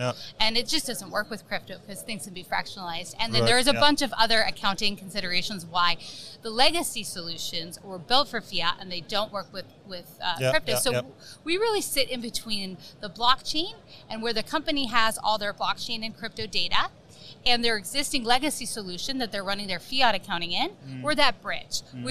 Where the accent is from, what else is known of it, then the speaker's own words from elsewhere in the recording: San Francisco, California, United States; now in -; I am from San Francisco, California, so I flew in a little bit early